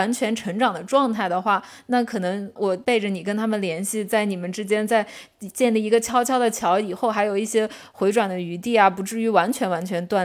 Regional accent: Shandong, China; 毕竟咱们来自山东省，孝道在山东是一个很重的东西，在我们家也是一个蛮重的东西。

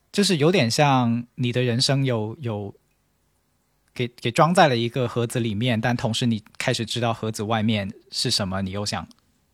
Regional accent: China; 所以就我们中国人现在舆论场里面所讨论的这个苦难式的婚姻

